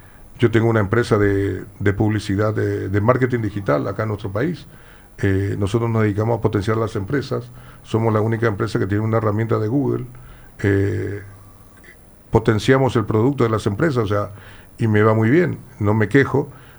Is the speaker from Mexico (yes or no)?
no; Paraguay; yo soy paraguayo